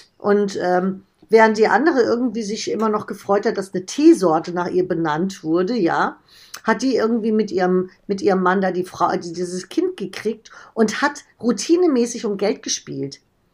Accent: Giessen, Hesse, Germany; Ich bin ja aus Gießen, das ist quasi ums Eck.

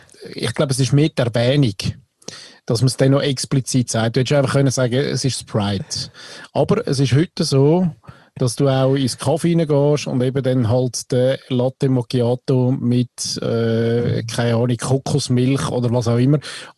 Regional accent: Switzerland; irgendwie als Schweizer.

